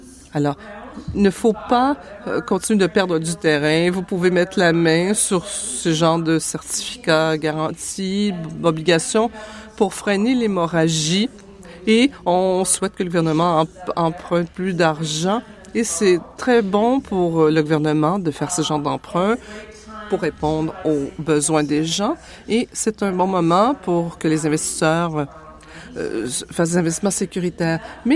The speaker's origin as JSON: {"language": "French", "region": "British Columbia", "country": "Canada", "tie": "born there", "lives_now": "Red Deer, Canada", "said": "Moi, je suis née en Colombie-Britannique."}